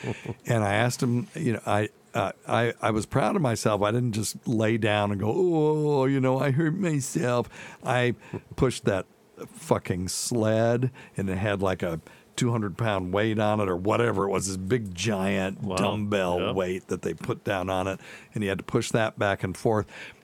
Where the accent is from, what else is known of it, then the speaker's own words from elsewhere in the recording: Cashiers, North Carolina, United States; It's right between Asheville and Brevard, which is where I grew up. I mean, I grew up in Cashers, North Carolina.